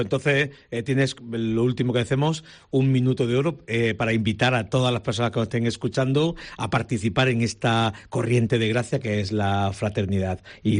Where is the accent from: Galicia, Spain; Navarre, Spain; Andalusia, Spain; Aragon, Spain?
Andalusia, Spain; Adra; yo soy de Adra, soy de una parroquia de la capital o de Pechina.